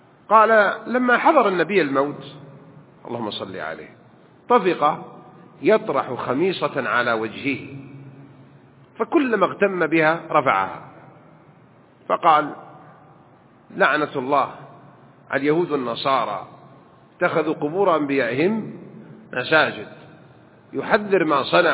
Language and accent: Arabic; Hejaz, Saudi Arabia; نحن مبتلين هناك بالحجاز فهم يكثرون عندنا بالحجاز